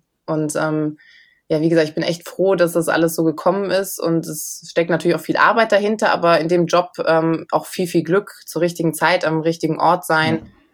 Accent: Bergisch Gladbach, North Rhine-Westphalia, Germany; ich komme aus Bergisch Gladbach, da kommt Heidi Klum her.

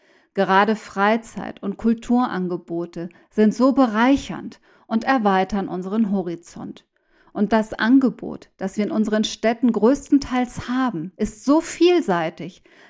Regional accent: Mexico; moved away as an adult; now in Germany; die Freiheit und Sicherheit, die ich in einem Land wie Deutschland genießen kann und die in meinen letzten Jahren in meiner Heimat Mexiko nicht mehr gegeben waren.

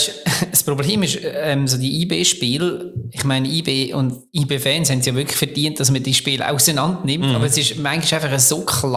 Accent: Bern, Switzerland; also als Berner weisst du, einer von uns wird der Erste dort sein

